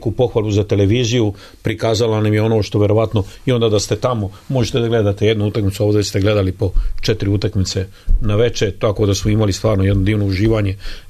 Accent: Serbia; mi smo Srbi

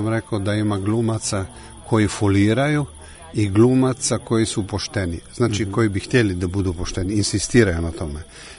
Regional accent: Maribor, Slovenia; Učio sam nešto nemački, mogu, pošto sam ja rodom iz Maribora

